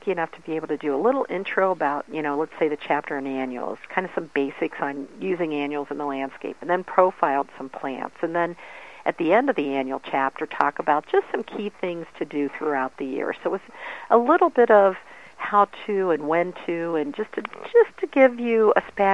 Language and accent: English; Ohio, United States; I grew up in Ohio and get to travel around.